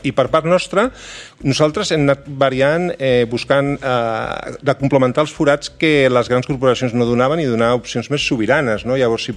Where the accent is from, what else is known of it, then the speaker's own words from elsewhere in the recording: Barcelona, Catalonia, Spain; Del Clot, ara visc al Guinardó.